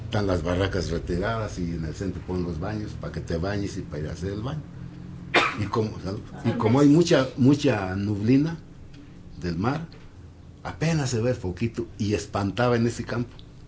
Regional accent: Valle de Santiago, Guanajuato, Mexico; Dije, soy del Valle de Santiago.

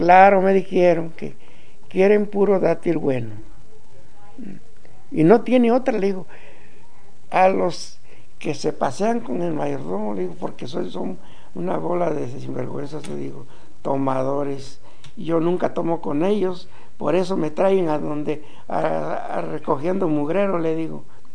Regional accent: Mexico; born there; Le digo, pues yo nací en México, ¿no?

